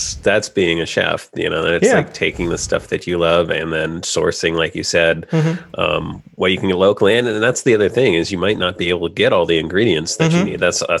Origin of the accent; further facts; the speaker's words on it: California, United States; I grew up in California. Mm-hmm. Yeah. I grew up in California.